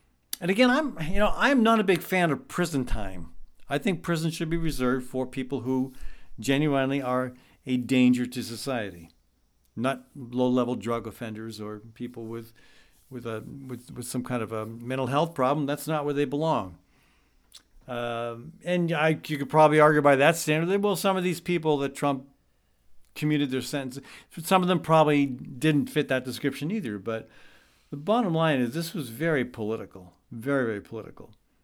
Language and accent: English; Midwest, United States; He's also, though, and this one caught my attention, being a Midwesterner, Rob Blagojevich.